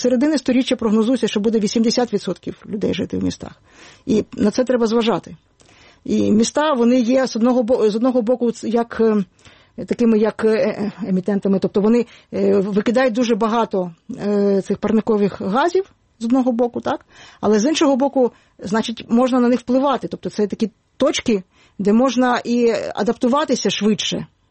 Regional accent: Kyiv, Ukraine; я в Києві народилася і в Голосіївському лісі здавала нормативи з лиж.

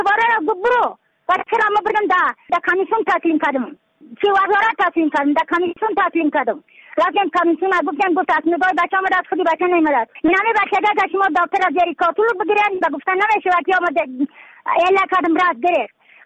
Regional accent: Badakhshan, Afghanistan; از بدخشان هستم، مرکز بدخشان، ولسوالی یکلی پایان، خیره وینگ،

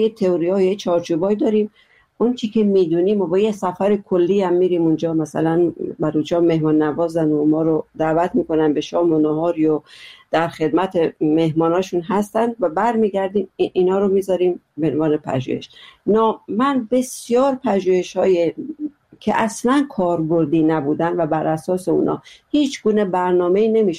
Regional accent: Iran; به عنوان یک کسی که از جای دیگه هستیم که بابا ما یه بخشی از ایرانیم

